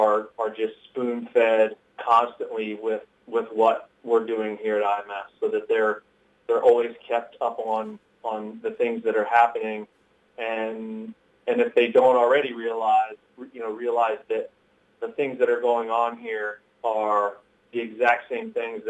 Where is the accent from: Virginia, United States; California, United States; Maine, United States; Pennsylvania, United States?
Virginia, United States; now in Iowa, United States; I grew up in Virginia. So I'm a transplant. I moved here in 99